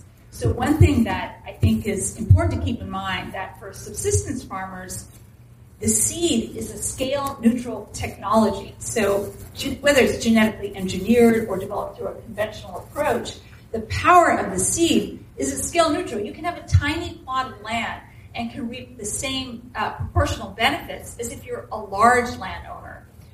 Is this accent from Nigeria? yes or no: no; California, United States; I mean, I grew up in the Bay Area, so you got to have that healthy skepticism. Although my whole hometown is now big Google, right.